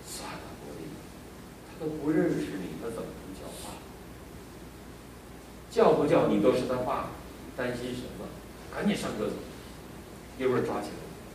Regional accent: Northeast China, China; 那不合我东北人性格

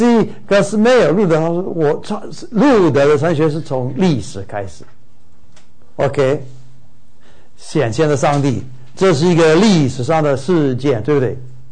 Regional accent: China

